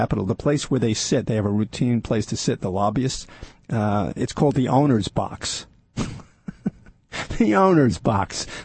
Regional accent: New York, United States; there's a certain amount of pride here. I'm a New Yorker.

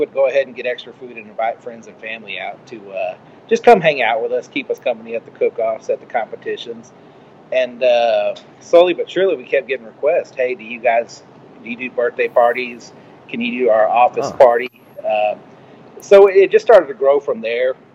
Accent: Austin, Texas, United States; also born or lived in Lubbock / Fort Worth; and I'm originally from West Texas in the Lubbock area. Grew up about 10 years in Austin, and then moved to Fort Worth in '87 or so.

